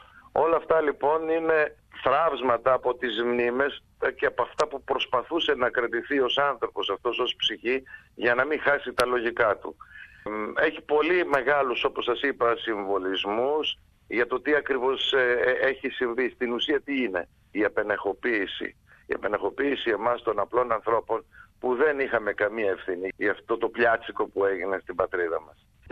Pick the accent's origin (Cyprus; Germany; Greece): Germany; και εγώ παιδί μεταναστών είμαι και εγώ μεγάλωσα στη Γερμανία